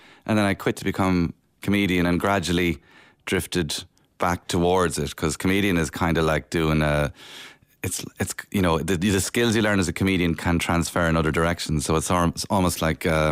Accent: Cork, Munster, Ireland; born there; I think I was born in St. Finbarr's Hospital in Cork.

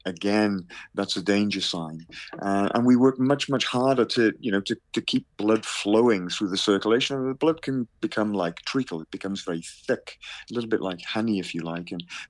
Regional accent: Wales, United Kingdom; And I'm a Welshman myself

